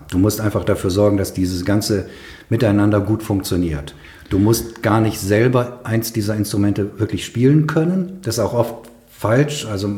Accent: Duisburg, North Rhine-Westphalia, Germany; also born or lived in Essen; ich weiß noch, wie ich als Kind in Duisburg in der Gemeinde, in der freikirchlichen Gemeinde, wo meine Eltern waren, unter den Bänken hergekrabbelt bin im Gottesdienst.

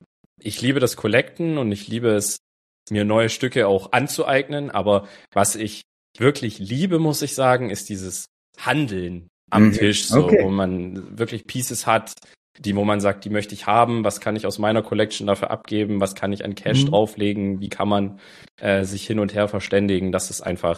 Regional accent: Germany; accent: German; Vielleicht ist es auch mein deutscher Akzent, kann auch sein.

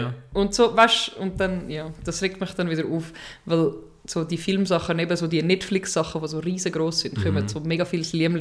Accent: Switzerland; also für mich als Schweizer ist es sowieso immer schwer, so etwas nachzuvollziehen, weil wir nicht wirklich in Kriegen dabei waren.

